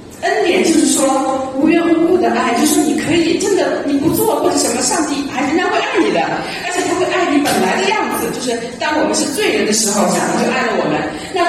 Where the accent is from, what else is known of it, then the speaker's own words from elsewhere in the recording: China; 我觉得我们从中国大陆成长都很容易理解这种环境啊，就从小就是这样的